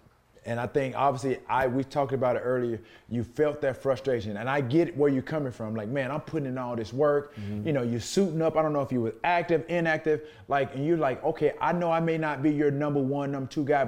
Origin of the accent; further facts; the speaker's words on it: San Francisco, California, United States; I come from San Francisco, you know, where they take